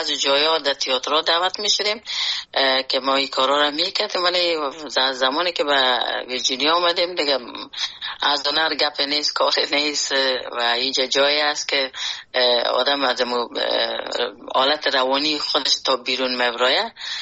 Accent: Afghanistan; born or raised there; moved away as an adult

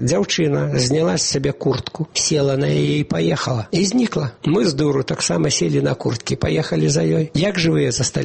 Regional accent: Minsk, Belarus; Я говорю, я з Беларусі, з Мінску.

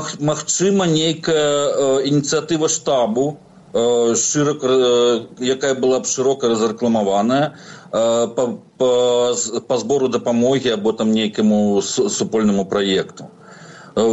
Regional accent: Belarus; Ukrainian is a second language; Ні, там, ми з Білорусі.

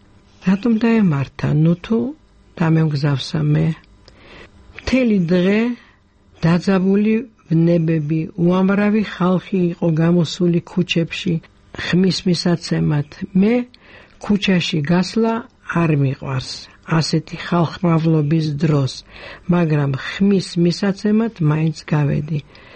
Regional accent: Batumi, Adjara, Georgia; მთელი ჩემი ბავშვობა ბათუმში გავატარე. ბათუმი და გაგრა ჩემი უსაყვარლესი ადგილები იყო ყოველთვის.

